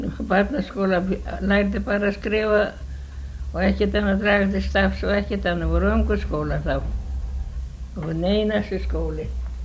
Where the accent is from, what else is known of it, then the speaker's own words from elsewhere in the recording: Aðalvík, Westfjords, Iceland; ólst upp á Sæbóli aðalvík, já, og var þar eitthvað. Ég man ekki hvað var gömul ég var þegar ég fór það. Þetta var 6-7 ára á gömulinn.